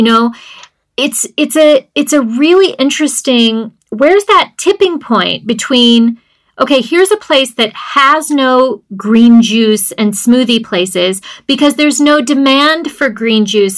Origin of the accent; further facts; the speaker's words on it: Richmond, Indiana, United States; How amazing and how lucky for the people of Richmond, Indiana, which is my hometown.